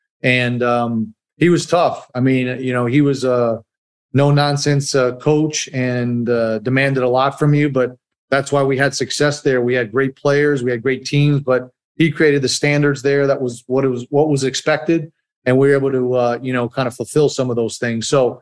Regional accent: Massachusetts, United States; growing up in Massachusetts with all the Celtics teams. And my dad used to take me to a lot of Celtics games.

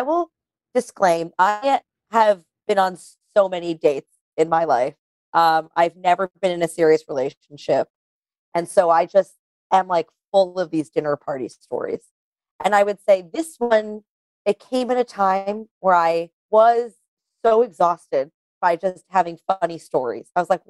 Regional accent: New York, United States; because I grew up in New York, run into people I know all the time.

